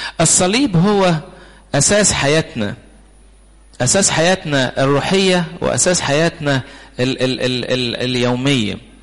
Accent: Egypt

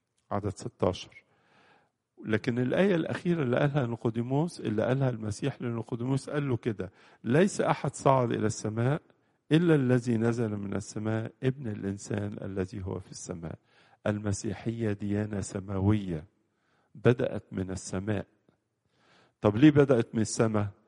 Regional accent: Egypt; واحد يقول من أورشليم، واحد يقول عندنا في مصر لما جه ماري مرقس.

